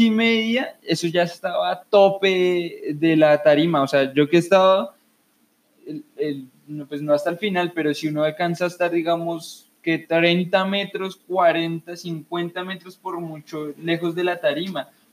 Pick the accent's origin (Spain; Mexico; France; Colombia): Colombia; Antioquia; todos somos de Antioquia. O sea, yo puedo ser gay, pero sigo siendo de Antioquia